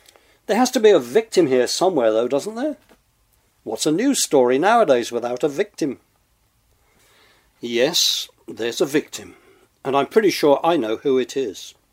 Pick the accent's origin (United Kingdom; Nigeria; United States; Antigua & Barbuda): United Kingdom; England; When I was growing up in England, we took the local town newspaper.